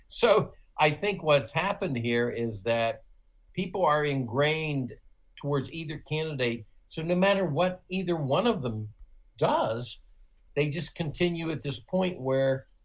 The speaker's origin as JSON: {"language": "English", "region": "Ohio", "country": "United States", "said": "Yes, because take my home state of Ohio, the state, you know, you were raised in."}